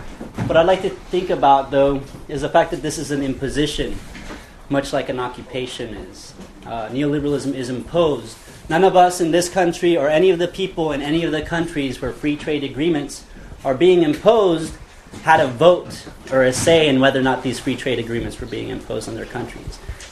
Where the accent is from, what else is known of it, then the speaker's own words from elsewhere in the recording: Austin, Texas, United States; I'm from Austin, Texas